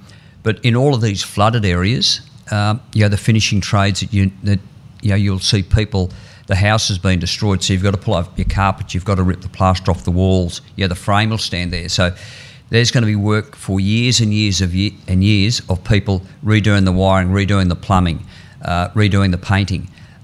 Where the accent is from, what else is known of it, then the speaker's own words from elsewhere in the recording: Brisbane, Queensland, Australia; we're from Brisbane